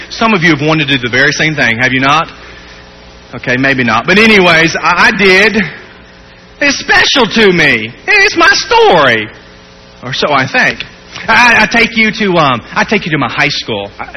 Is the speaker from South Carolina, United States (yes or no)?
yes; Charleston, South Carolina, United States; I'm from Charleston, South Carolina. If you were to go with me on vacation to Charleston, I'd show you some.